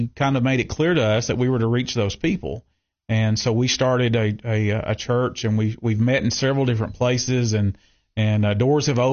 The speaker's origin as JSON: {"language": "English", "town": "Cookeville", "region": "Tennessee", "country": "United States", "tie": "born or raised there", "said": "Well, I'm from Cookeville. I grew up at Eastwood Baptist Church there on Old Kentucky Road here in Cookeville, where my grandfather pastored there for 17 years."}